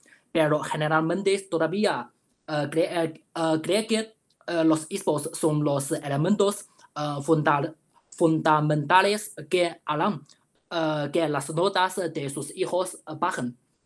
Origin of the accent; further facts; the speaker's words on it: China; Spanish is a second language; soy de China, un friki de los esports de LOL.